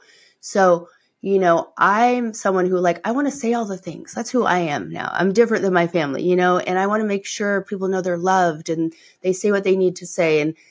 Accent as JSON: {"language": "English", "region": "East Coast", "country": "United States", "tie": "born or raised there", "said": "we grew up on the East Coast, right? So we're like, where ladies don't even say damn."}